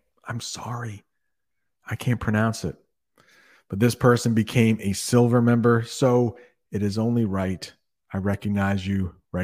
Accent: Vermont, United States; born there; I was born in Vermont, so it is my birth state.

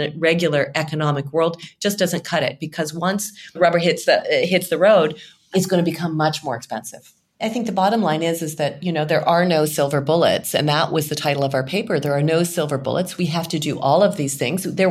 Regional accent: Canada; as a Canadian, that's not our normal summer temperature.

